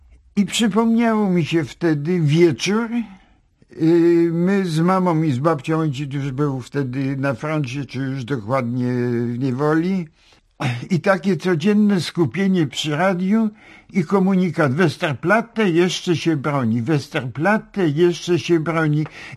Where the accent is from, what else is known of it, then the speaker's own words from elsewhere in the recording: Pińczów, Świętokrzyskie Voivodeship, Poland; born there; also born or lived in Pinsk / Siberia; Urodziłem się w Pińczowie, mieszkałem w centralnej Polsce, w Ostrowcu Świętokrzyskim. Na końcu rodzice się przenieśli do Pińska. Z Pińska nas wzięli na Sybir.